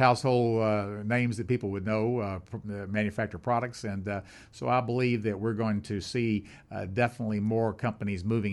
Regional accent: Tennessee, United States; I didn't track a lot of currency rates when I was growing up in Tennessee.

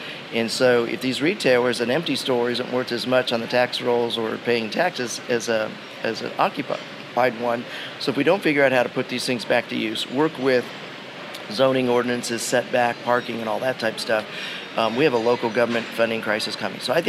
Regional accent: Colorado, United States; also born or lived in Atlanta; now in Tuscaloosa, United States; Yeah, I grew up in Colorado, developer family, ended up in Atlanta at Emory Business School, somehow have committed sins and ended up over at the University of Alabama.

